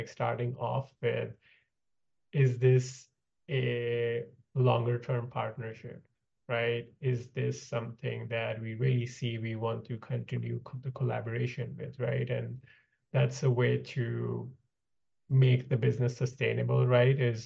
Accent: India; born there; moved away; I was born in India and moved here like 10, 15 years ago.

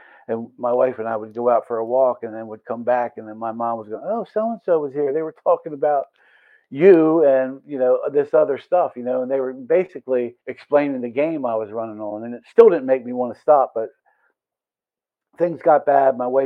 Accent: Pennsylvania, United States; I'm from Pennsylvania. I saw somebody on the call, Washington, PA. And I say, shout out to Pennsylvania.

